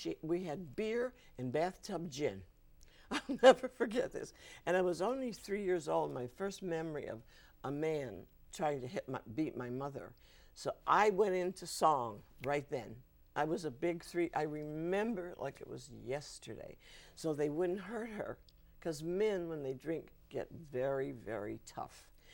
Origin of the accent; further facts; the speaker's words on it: Lansing, Michigan, United States; also born or lived in Battle Creek, United States; I was born in Battle Creek, Michigan, where the vitamin foods come from, Kellogg's.